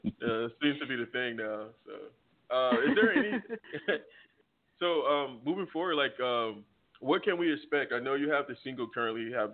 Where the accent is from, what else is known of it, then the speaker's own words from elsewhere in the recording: the South, United States; Okay. Yeah, because I'm from the South, so I don't want to screw your name up because.